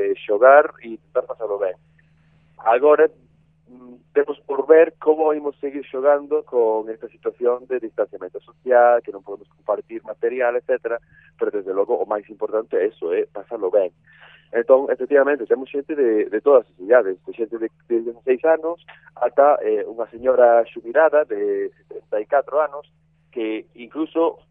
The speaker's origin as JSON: {"language": "Galician", "region": "England", "country": "United Kingdom", "first_language": "English", "second_language": "Galician", "said": "a pesar do nome … si sí, son inglés nativo, inglés de Inglaterra."}